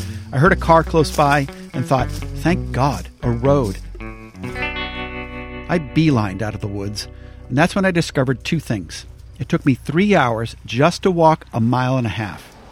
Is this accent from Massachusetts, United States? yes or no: yes; Yarmouth Port, Massachusetts, United States; keep in mind, I grew up in Yarmouthport. I left Cape Cod for a long time. Fled is more like it. But I chose to move back here recently